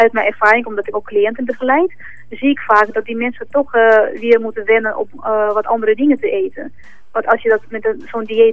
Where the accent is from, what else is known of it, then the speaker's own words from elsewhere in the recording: Grozny, Chechnya, Russia; Ja, ik kom uit het Oostblok, inderdaad. Uit Tsjetsjenië, uit Grozny.